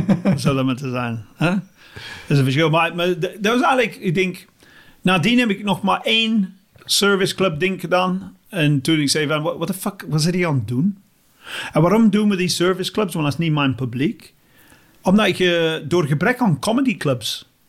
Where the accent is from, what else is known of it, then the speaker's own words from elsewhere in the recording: England, United Kingdom; Dutch is a second language; ik als Engelsman, sorry.